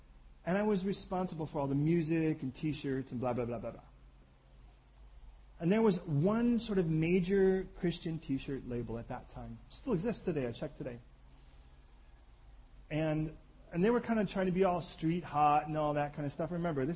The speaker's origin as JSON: {"language": "English", "town": "Chicago", "region": "Illinois", "country": "United States", "said": "I come from Chicago, so thinking of the streets, not that difficult."}